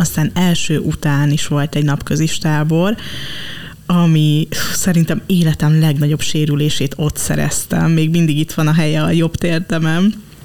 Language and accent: Hungarian; Dunaújváros, Fejér, Hungary; És én dunaújvárosi vagyok.